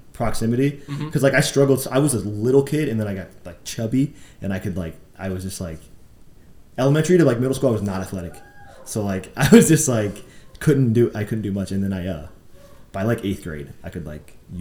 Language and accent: English; Bonita Springs, Florida, United States; So I was born in Fort Myers, but I like went to school in Naples, lived in Bonita pretty much my whole life.